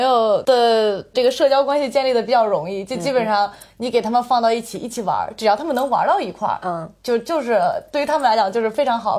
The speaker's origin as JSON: {"language": "Chinese", "region": "Beijing", "country": "China", "tie": "born or raised there", "said": "因为我也从小在北京长大"}